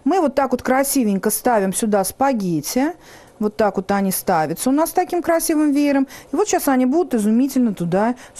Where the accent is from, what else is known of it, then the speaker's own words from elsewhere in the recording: Moscow, Russia; born there; Нет, я не с Украины. Родилась я в Москве. Тут вы немножко попутали. Это папа у меня с Украины, мама у меня москвичка, поэтому у меня такая дружба народов. Я метиска, как сейчас говорят, да, наполовину русская, наполовину украинка, ну, православная